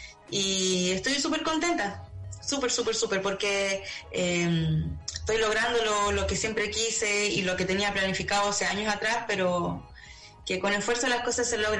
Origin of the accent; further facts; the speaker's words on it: Chile; born there; yo nací en Chile, mi mamá es brasilera, es una mujer negra, migrante. Yo vengo de una familia multicultural, multirracial